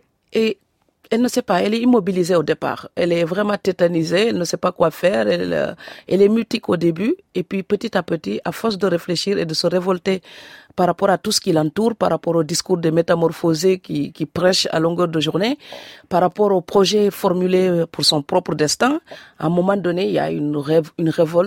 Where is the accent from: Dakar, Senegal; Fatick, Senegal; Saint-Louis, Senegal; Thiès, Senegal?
Fatick, Senegal; Et cette île est en face de mon village natal.